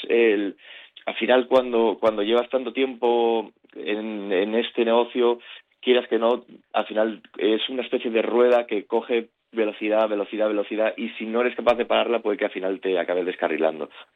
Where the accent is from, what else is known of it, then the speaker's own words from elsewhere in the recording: Asturias, Spain; nosotros pues somos asturianos